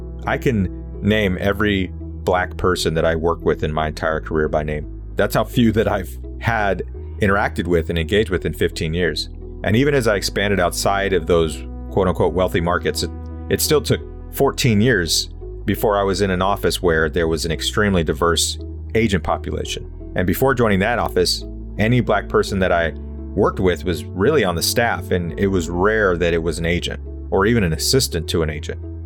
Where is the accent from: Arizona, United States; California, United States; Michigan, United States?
California, United States; Santa Monica; My dad's Black. He was raised in Texas, and my mom's from El Salvador. And I was raised in Santa Monica, right next to Santa Monica College.